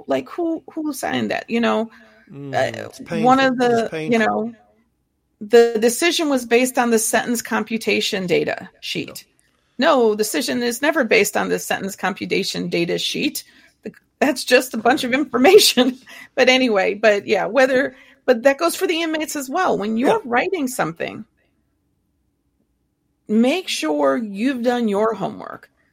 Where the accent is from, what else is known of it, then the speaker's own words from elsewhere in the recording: Ohio, United States; also born or lived in Southern US; Just kidding. I don't have an accent. I'm from Ohio.